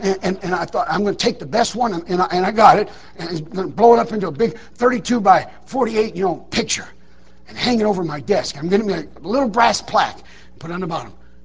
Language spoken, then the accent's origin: English; Detroit, Michigan, United States